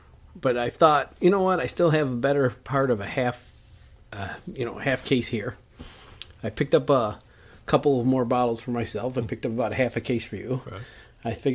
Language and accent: English; United States; And I'm American. I like ice cold beer.